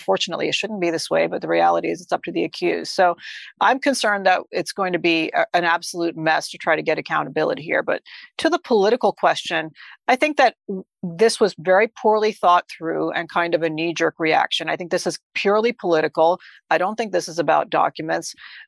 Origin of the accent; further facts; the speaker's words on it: United States; as an American, I wouldn't have wanted to see this happen by a Republican president.